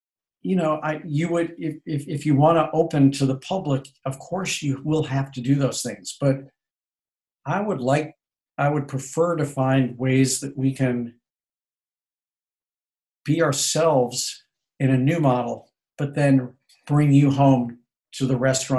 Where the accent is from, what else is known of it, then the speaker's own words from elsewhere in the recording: St. Louis, Missouri, United States; when I was a kid growing up in St. Louis?